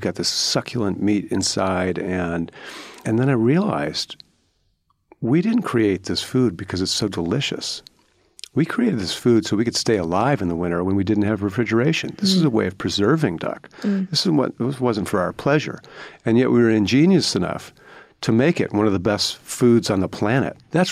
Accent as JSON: {"language": "English", "town": "Cleveland", "region": "Ohio", "country": "United States", "tie": "born or raised there", "said": "I grew up in Cleveland in the 1970s."}